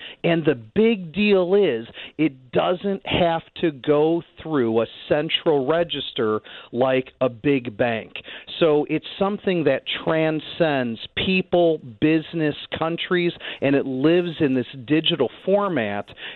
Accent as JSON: {"language": "English", "town": "Bloomington", "region": "Illinois", "country": "United States", "said": "I am from Bloomington Normal."}